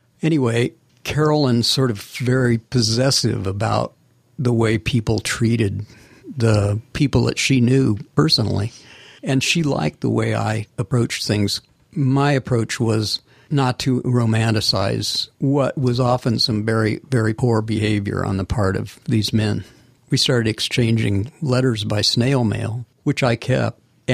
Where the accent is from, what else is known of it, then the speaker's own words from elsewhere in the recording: Decatur, Illinois, United States; Because I wanted to publish the poetry of an old friend of mine from my hometown, a guy named Ron Schaefer, who was a high school teacher in Decatur, Illinois.